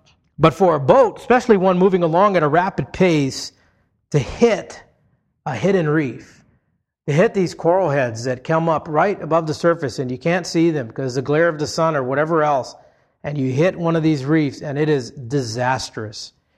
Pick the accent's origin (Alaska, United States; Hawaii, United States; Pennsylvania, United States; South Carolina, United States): Hawaii, United States; When I was a kid growing up in Hawaii, I would sometimes go fishing on a small Zodiac boat with my neighbor, whom I called Uncle Harry.